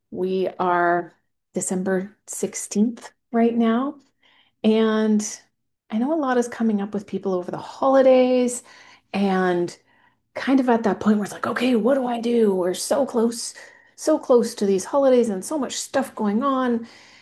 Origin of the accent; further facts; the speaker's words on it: Canada; I am from Canada. I am the one and only coach from Canada. And yes, we have a ton of snow here, tons of snow.